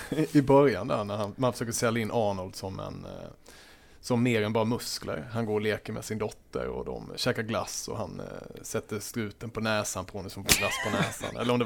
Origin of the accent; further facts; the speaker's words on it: Småland, Sweden; för att jag är från Småland, så här.